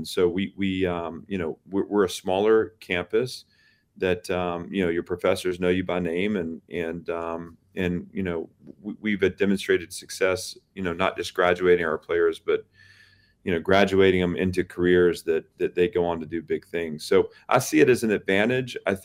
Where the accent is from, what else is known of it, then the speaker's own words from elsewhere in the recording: Nashville, Tennessee, United States; growing up in Nashville watching Steve McNair